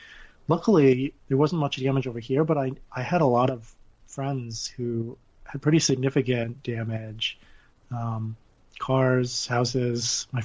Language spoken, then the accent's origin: English; Connecticut, United States; I grew up in Connecticut, so we didn't have tornadoes.